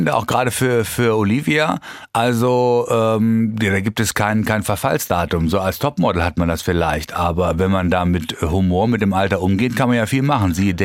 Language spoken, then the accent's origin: German; Hamburg, Germany; Ich komme aus Hamburg.